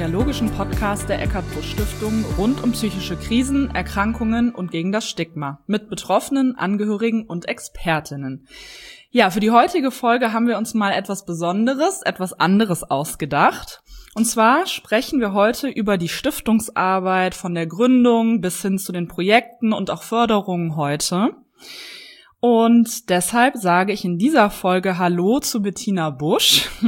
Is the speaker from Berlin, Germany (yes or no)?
no; Cologne, North Rhine-Westphalia, Germany; born there; ich bin 31 Jahre alt. Ich bin in Köln geboren und lebe auch in Köln, auch aus vollster Überzeugung und mit ganz viel Freude.